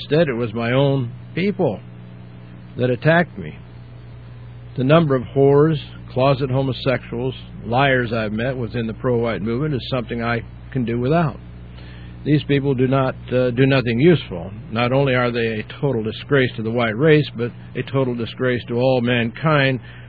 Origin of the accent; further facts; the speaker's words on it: Kentucky, United States; led by Ron Edwards and the national headquarters based out of my home state of Kentucky.